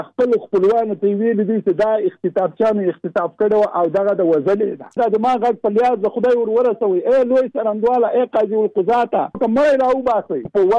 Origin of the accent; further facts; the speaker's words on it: Jalalabad, Nangarhar, Afghanistan; زه د جلال آباد.